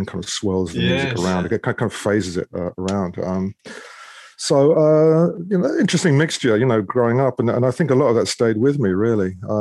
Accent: Scotland, United Kingdom; My father also, we're Scottish. So, we had Scottish dance music.

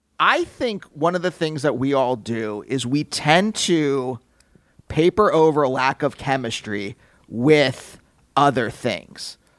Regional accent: United States; Whatever these words mean. I'm an American.

